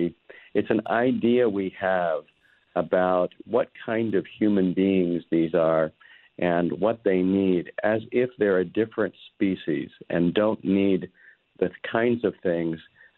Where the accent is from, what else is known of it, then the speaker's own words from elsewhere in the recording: Delaware, United States; working as a counselor at the juvenile justice system in my home state of Delaware.